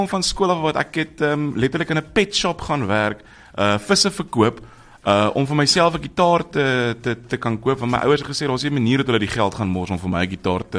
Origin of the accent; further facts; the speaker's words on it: Pretoria, Gauteng, South Africa; also born or lived in Brits / East Rand; Pretoria in omliggende omgewing. Alles met die oos. So ek kom oorspronklik van Brits oos af, die Oosrand en nou Pretoria oos. So alles met die oos.